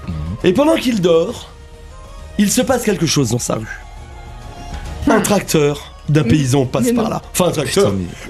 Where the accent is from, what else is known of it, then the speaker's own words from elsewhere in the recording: Brittany, France; M'en fous, je suis breton, on peut y aller.